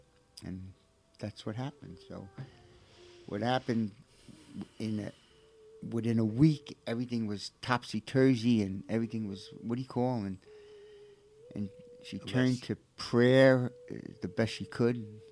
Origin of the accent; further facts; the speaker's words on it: Brooklyn, New York, United States; I'm from Brooklyn, so I'm not that good at it.